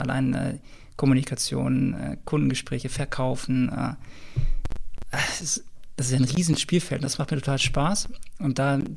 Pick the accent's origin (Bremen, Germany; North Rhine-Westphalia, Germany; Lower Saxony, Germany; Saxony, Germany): Bremen, Germany; vielleicht sind wir da auch als Bremer von der Marketingseite noch nicht stark genug